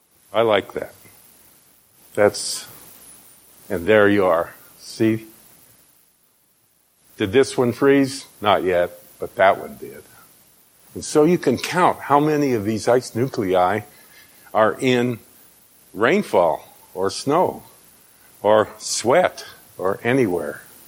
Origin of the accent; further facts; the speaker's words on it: Arizona, United States; But I grew up in Arizona. We had Indians. They had rain dances.